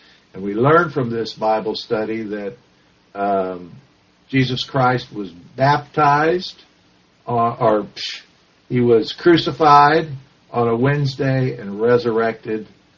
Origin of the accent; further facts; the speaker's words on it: Florida, United States; He's a fellow, I'm from Florida, so he's a fellow Floridian.